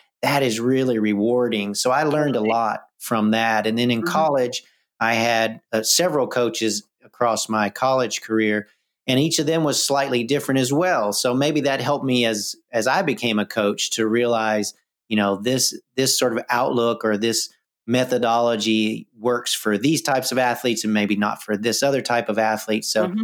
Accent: Tennessee, United States; I am now 50 years old. I was born in Tennessee. I now live in California

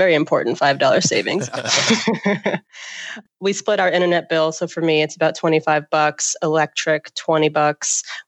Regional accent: Atlanta, Georgia, United States; now in Seattle, United States; I grew up in Atlanta and I'm so over cars.

